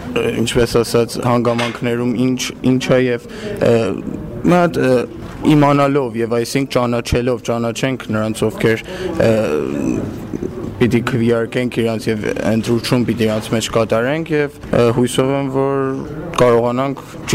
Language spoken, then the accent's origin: Armenian; Iran; ես մեկ կողմից որպես իրանցի, մյուս կողմից որպես փոքրամասնություն